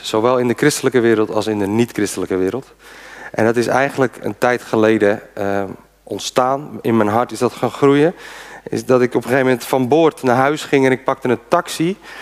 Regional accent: Alkmaar, North Holland, Netherlands; also born or lived in Haarlem; Wij zijn in januari, vorig 2015, november zijn wij hier komen wonen. Ik ben geboren in Haarlem, nou, opgegroeid in Alkmaar, uiteindelijk nu een kleine anderhalf jaar hier.

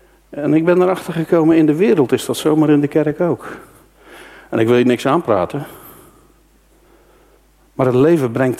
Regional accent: Dordrecht, South Holland, Netherlands; Ik kom echt uit de Randstad. Vlakbij Rotterdam, Dordrecht. In Dordrecht, daar kom ik vandaan.

